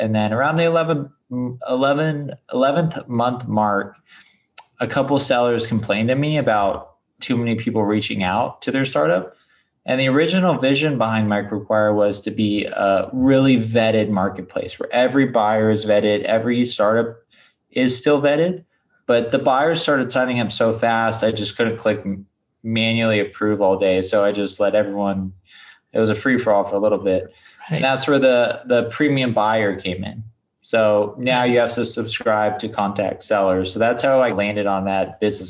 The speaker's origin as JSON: {"language": "English", "town": "San Clemente", "region": "California", "country": "United States", "tie": "born or raised there", "also_born_or_lived": "Detroit", "said": "Yeah, I was originally born in Detroit, and I lived there till I was about 3. And then my parents moved to Southern California. So I grew up in a small beach town in Southern California called San Clemente."}